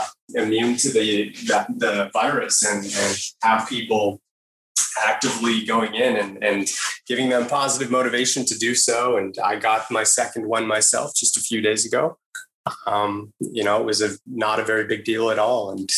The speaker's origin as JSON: {"language": "English", "town": "Los Angeles", "region": "California", "country": "United States", "said": "Yeah, I'm from Los Angeles, California, here in the US."}